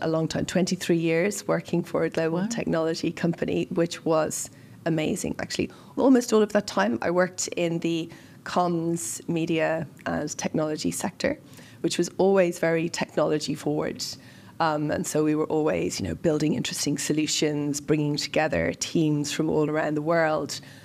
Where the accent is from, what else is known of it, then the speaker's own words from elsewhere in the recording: Leinster, Ireland; also born or lived in Dublin; Well, born and bred in Ireland, born in Dublin, grew up in Wicklow. So I've always lived in Ireland. It's always been my home, although I've lived and worked all over the world.